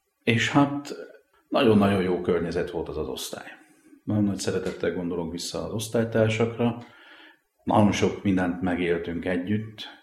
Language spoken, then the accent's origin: Hungarian; Zalaudvarnok, Zala, Hungary; also born or lived in Zalaszentgrót; Én rendes paraszti származású ember vagyok. Szülővárosom Zalaszengród, mert csak ott volt szülő otthon, de én Zalaudvarnokon nőttem föl, és azt a helyet tartom szülőfalumnak.